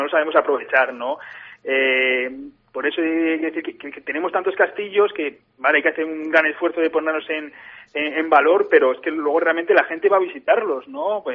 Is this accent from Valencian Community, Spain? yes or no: no; Borja, Aragon, Spain; Yo soy de Borja. En Borja tenemos un castillo que, bueno, está un poco así asá